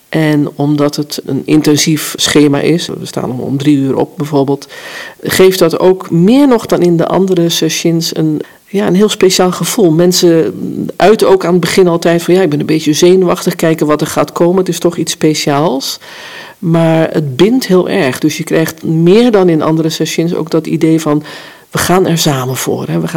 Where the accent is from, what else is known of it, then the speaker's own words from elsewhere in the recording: Netherlands; woon hier nu al een jaar of 10 in Wapserveen. Ben geboren en getogen in Nederland, maar heb tijdens mijn zenleven heel veel andere culturen en landen gezien.